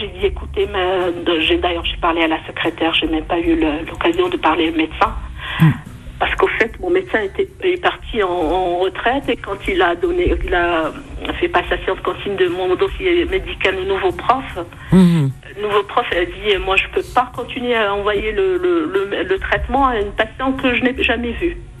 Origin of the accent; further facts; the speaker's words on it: Algeria; en retournant chez moi en Algérie